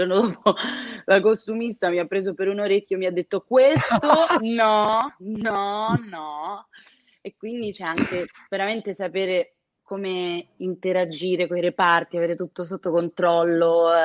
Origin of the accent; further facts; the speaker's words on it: Bologna, Emilia-Romagna, Italy; avevano aperto dei provini a Bologna, nella mia città natale d'origine